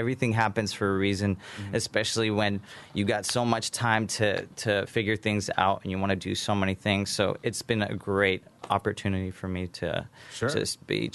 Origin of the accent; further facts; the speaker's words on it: Dana Point, California, United States; I am actually Dana Point, born and raised in Dana Point. But about 7-8 years ago, I ended up, you know, just running into Laguna, and ever since I've been playing here.